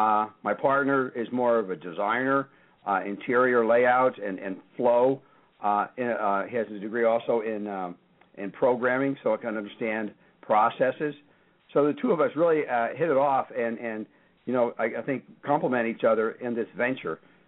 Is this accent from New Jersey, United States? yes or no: yes; New Jersey, United States; also born or lived in Florida / New York; I'm actually grew up on a dairy farm up in New Jersey, but most of my family has now migrated over to Pennsylvania as well.